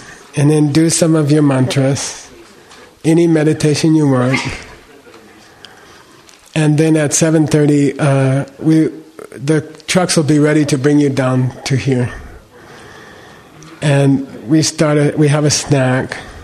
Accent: Ireland; If you're like Irish person, I'm Irish, okay? If I go outside there, I will look like bright red in 20 minutes, okay?

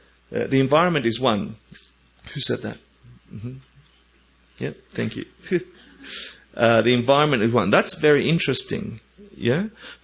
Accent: Argentina; Growing up in Argentina

